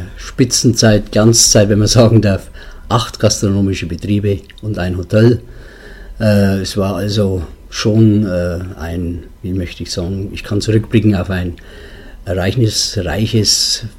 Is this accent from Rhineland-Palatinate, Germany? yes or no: no; Wunsiedel, Bavaria, Germany; Das war in Wunsiedel in meiner Heimatstadt.